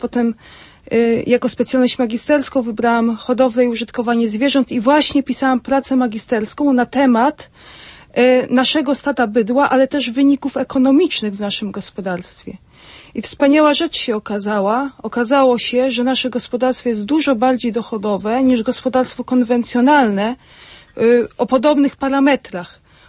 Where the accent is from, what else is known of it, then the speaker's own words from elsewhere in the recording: Odmy, Warmian-Masurian Voivodeship, Poland; pochodzę z bardzo małej wsi, wsi rolniczej, Odmy w gminie Dąbrówno, powiat ostrucki.